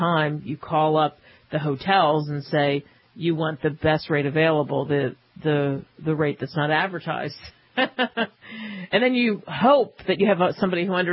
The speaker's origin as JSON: {"language": "English", "region": "Northeast", "country": "United States"}